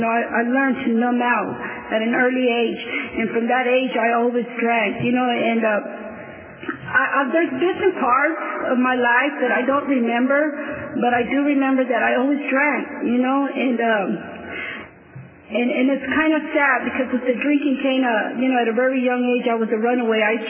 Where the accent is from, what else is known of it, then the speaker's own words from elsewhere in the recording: Fresno, California, United States; And I'm from Fresno, California.